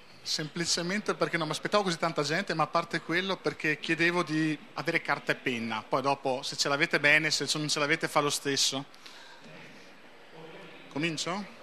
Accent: Trento, Trentino-Alto Adige, Italy; vengo da Trento

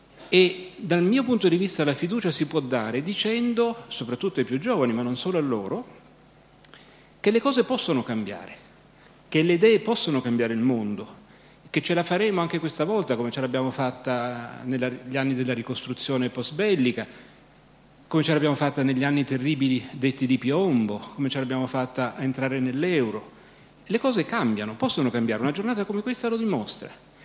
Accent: Rome, Lazio, Italy; now in Borgo Valsugana, Italy; io non voto a Roma perché sono residente in Trentino, a Borgo Valsugana, il paese di De Gasperi, ma diciamo da romano, ridiventato romano dopo tanti anni in Trentino

